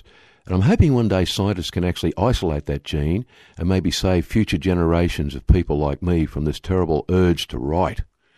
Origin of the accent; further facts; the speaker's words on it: New South Wales, Australia; I was actually born in Sydney, but I grew up on a soldier settler block in western New South Wales.